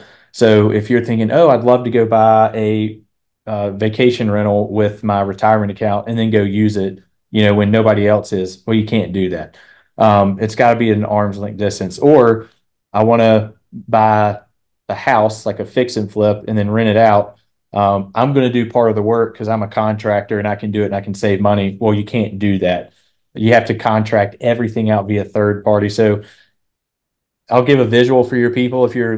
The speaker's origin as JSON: {"language": "English", "town": "Birmingham", "region": "Alabama", "country": "United States", "said": "Yeah, so I'm from Birmingham, Alabama. It's where I currently live."}